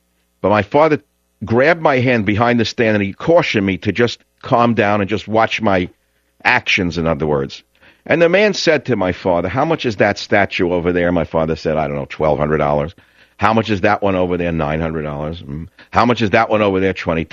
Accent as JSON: {"language": "English", "region": "Nebraska", "country": "United States", "tie": "born or raised there", "said": "So if you think I'm some rube from Nebraska who doesn't understand from yesterday, you're wrong. I grew up around gay people, straight people, black people, white people, Hispanic people, Asian people. So being a kid from a big city, this is how you grow up."}